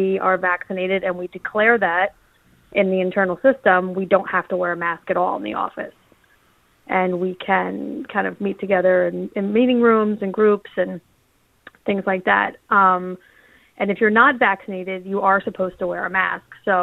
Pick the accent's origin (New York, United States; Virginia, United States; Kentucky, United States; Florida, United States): New York, United States; now in Newark, United States; I'm a transplant from the New York area, so.